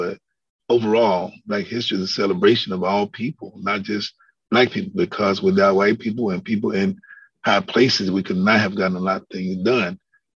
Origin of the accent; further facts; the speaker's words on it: Mississippi, United States; I mean, I'm from Mississippi where a lot of racism and a lot of Black history records that has been broken